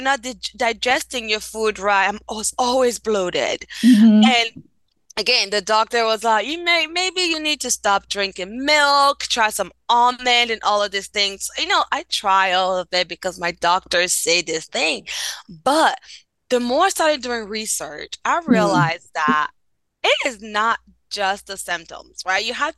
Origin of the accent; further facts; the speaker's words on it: Benin; first language French; English is a second language; I'm originally from Benin, West Africa, and French is my first language.